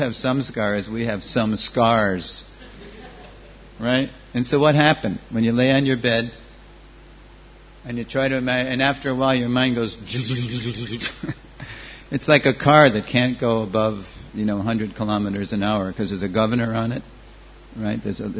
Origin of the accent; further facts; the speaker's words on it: New York, United States; born there; accent: New York; I was born right near 26 Second Avenue. And my mother tongue is New York English. And that's hard to understand. I try not to speak New York English.